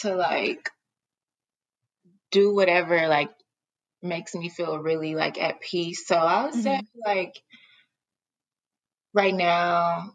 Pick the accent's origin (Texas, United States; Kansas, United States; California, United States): Texas, United States; Dallas; I'm from Dallas, by the first first and foremost. I'm from Texas. So just starting from growing up in Dallas and the background that I come from.